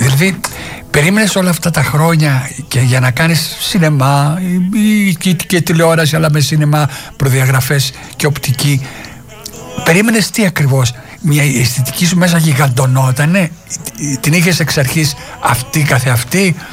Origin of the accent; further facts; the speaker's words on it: Piraeus, Attica, Greece; Με τον πατέρα της εγώ μεγαλώσαμε μαζί στο Πασαλιμάνι.